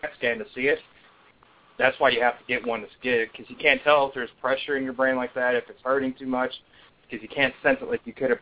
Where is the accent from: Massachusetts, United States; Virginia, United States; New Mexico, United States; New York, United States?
New York, United States; Buffalo; Well, I'm from Buffalo, New York, but it's funny you should mention that because I'm moving up north as soon as I'm done with school.